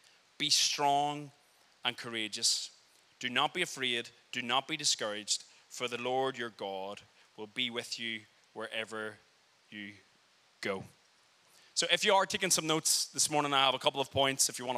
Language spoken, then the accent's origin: English; Belfast, Northern Ireland, United Kingdom; accent: Irish; are both from Belfast. So hopefully nothing gets lost in translation, although you guys are used to the Irish accent